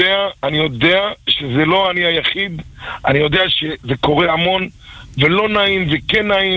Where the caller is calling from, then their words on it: Central District, Israel; אני מאזור המרכז.